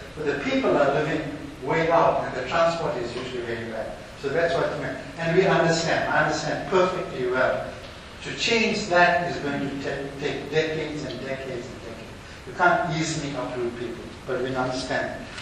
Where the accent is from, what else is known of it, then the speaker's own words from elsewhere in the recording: South Africa; I'm a loyal South African boy, but also I have my forefathers in India. I also remember that, and also have remnants of that culture in my everyday